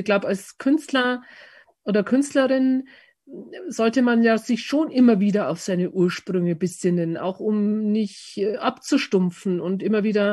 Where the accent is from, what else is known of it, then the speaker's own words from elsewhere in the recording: Bavaria, Germany; dann habe ich mich aber dann irgendwann selber am Krawattel, wie man bei uns in Bayern sagt, gepackt